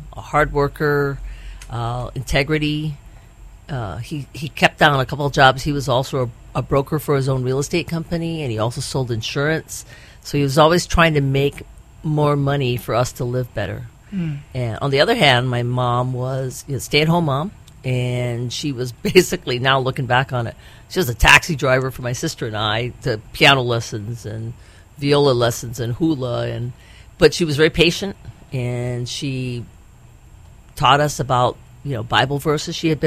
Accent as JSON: {"language": "English", "town": "Honolulu", "region": "Hawaii", "country": "United States", "tie": "born or raised there", "said": "I grew up right here in Kalihi, hoftailing in school. And it was a pretty rough part of town back then."}